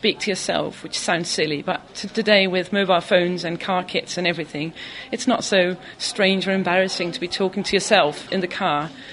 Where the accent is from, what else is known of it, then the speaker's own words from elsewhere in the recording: Netherlands; I'm from the Netherlands.